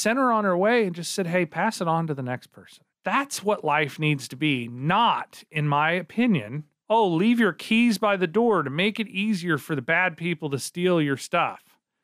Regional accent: Joplin, Missouri, United States; So I'm originally from the Joplin area. So that was a little bit of a culture shock for me in both directions.

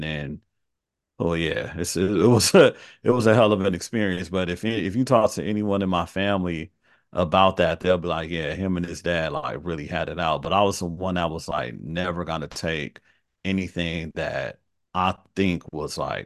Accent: Carson, California, United States; also born or lived in South Central; But I grew up in South Bay area called Carson, which is like a mile from Compton. So I would just say I grew up in the inner city.

